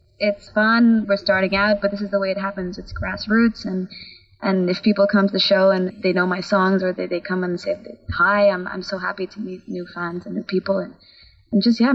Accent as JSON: {"language": "English", "country": "Ireland", "said": "I'm from Ireland, so I'm feeling quite at home."}